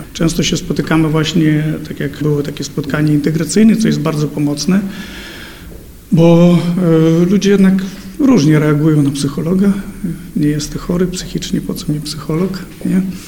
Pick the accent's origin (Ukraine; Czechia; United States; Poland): Ukraine; Lviv, Lviv Oblast; pochodzę ze Lwowa, z rodziny polonijnej.